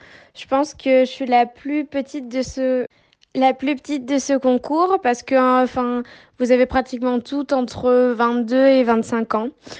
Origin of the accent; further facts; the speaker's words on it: Clermont-Ferrand, Auvergne-Rhône-Alpes, France; moi je viens de l'Auvergne, de Clermont-Ferrand, c'est au centre de la France pour celles qui connaissent pas trop.